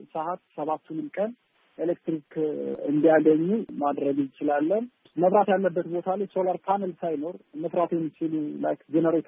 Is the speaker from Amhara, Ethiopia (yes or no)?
yes; Kimir Dingay, Amhara, Ethiopia; ያደኩበት ሀገር ክምር ድንጋይ ይባላል። የመብራት አቅርቦት አልነበረንም እና በግል ጀኔሬተር እንጠቀም ነበረ።